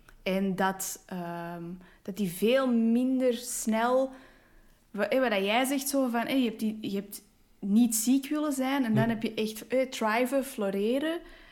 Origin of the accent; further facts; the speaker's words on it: Belgium; maar ik ben een Belg, dus please don't shoot me.